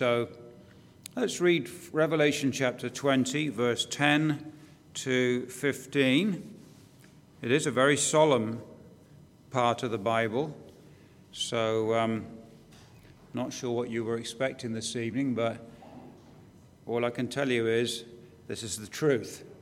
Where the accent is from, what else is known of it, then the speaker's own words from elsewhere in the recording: Northern Ireland, United Kingdom; Actually, I'm from Northern Ireland. I keep saying England. We just moved before we came